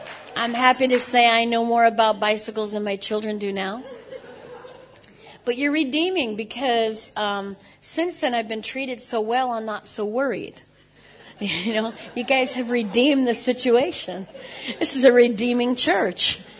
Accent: United States; As you can probably tell, I'm American.

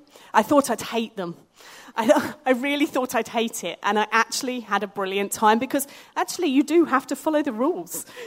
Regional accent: East of England, United Kingdom; the village where I grew up in South Cambridge.

